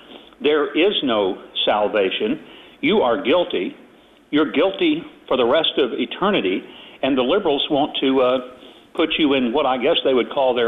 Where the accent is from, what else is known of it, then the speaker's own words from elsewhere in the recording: Little Rock, Arkansas, United States; I wonder if in my hometown of Little Rock, if you're going to get rid of Bill and Hillary Airport.